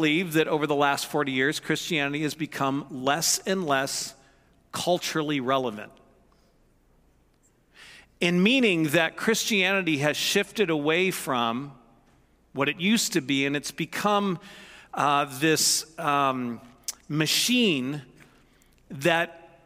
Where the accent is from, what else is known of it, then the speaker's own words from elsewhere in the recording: Missouri, United States; Here's the thing. I was raised in Missouri.